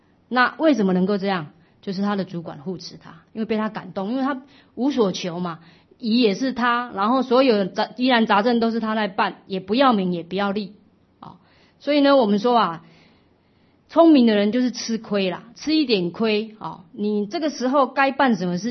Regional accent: China; 我们中国人有一句话常讲，叫做啊一家保暖千家愿

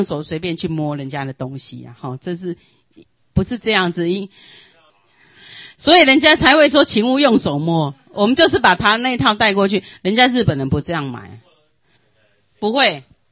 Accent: Taiwan; 但我说的不一定是我们台湾人啦，因为我没有在现场

